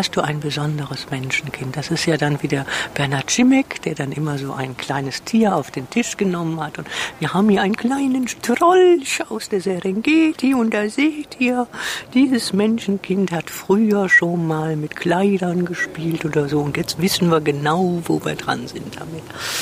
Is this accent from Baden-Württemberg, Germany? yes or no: no; Essen, North Rhine-Westphalia, Germany; Ich bin ja ein Kind aus dem Pott. Ich bin gebürtig in Essen.